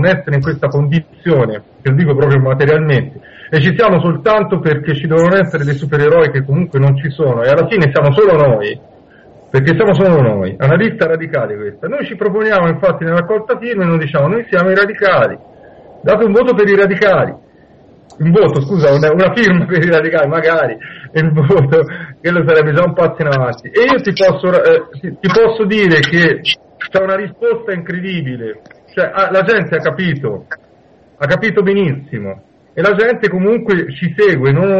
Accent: Tuscany, Italy; è il Lazio, noi siamo toscani

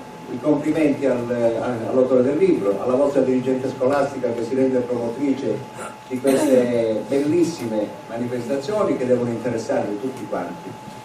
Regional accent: Catanzaro, Calabria, Italy; perché siamo tutti di Catanzaro, la maggior parte

